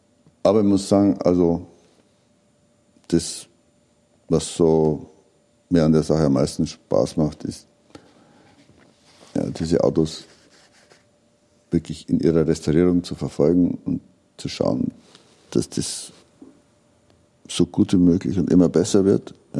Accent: Regensburg, Bavaria, Germany; Gerade ich komme aus Regensburg, da hat man sich einen besonderen Bezug zu sowas.

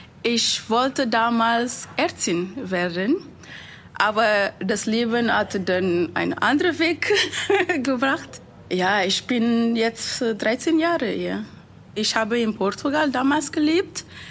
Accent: Guinea; German is a second language; now in Germany; Ich komme ursprünglich aus Guinea, also ich bin in Afrika geboren.

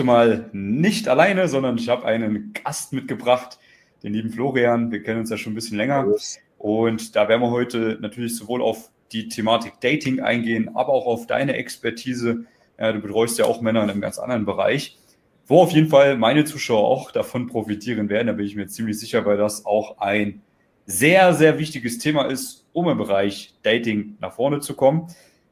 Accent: Thuringia, Germany; wir kommen ja beide aus Thüringen. Aus einer ähnlichen Ecke.

